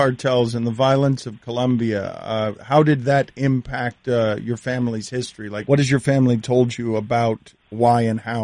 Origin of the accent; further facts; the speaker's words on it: Jersey City, New Jersey, United States; Yeah, no, I grew up in Jersey City